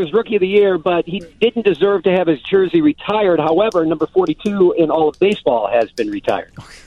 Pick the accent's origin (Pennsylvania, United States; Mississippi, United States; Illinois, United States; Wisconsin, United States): Illinois, United States; Peoria; because I grew up in Peoria.